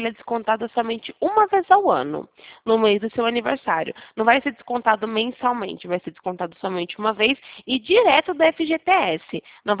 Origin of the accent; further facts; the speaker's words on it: Campinas, São Paulo, Brazil; Eu sou aqui, na verdade, de Campinas, interior de São